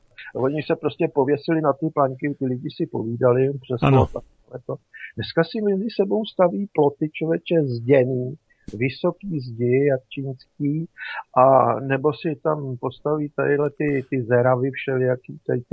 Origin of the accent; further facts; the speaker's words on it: Plzeň, Plzeň Region, Czechia; Jo, předměstí Plzně je